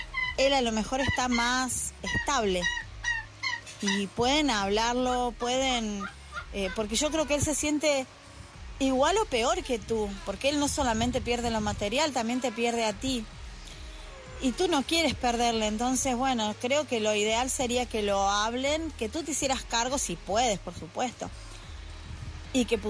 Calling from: Argentina; desde Argentina

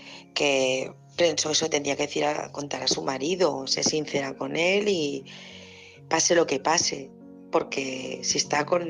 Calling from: Barcelona, Catalonia, Spain; de Barcelona.

